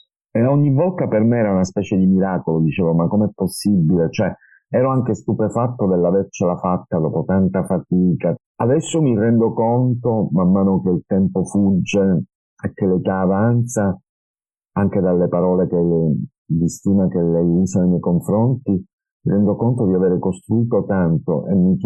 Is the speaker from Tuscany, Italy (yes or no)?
no; Palermo, Sicily, Italy; also born or lived in Enna; Io sono nato a Enna e poi però ho vissuto a Palermo